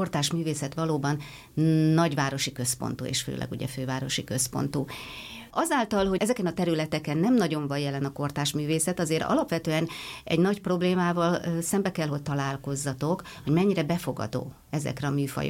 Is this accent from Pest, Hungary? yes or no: yes; Pest, Hungary; én kb. 37 kilométerre Budapesttől onnan származom, nem egy nagy távolság